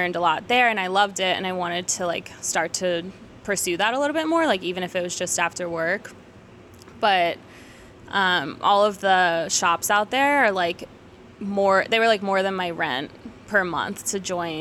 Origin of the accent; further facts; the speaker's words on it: Pennsylvania, United States; because I grew up like outside of Philly my whole life. So I went to Clemson for my undergrad